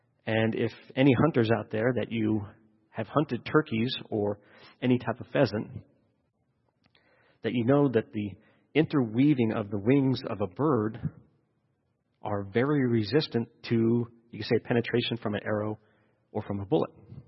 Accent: Canada; I am not slow, eh? I am just Canadian.

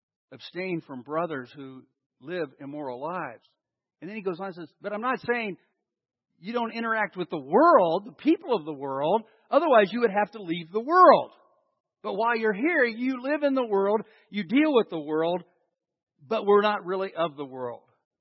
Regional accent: West Virginia, United States; born there; I hate to tell you this. I was born in West Virginia. It's not heaven.

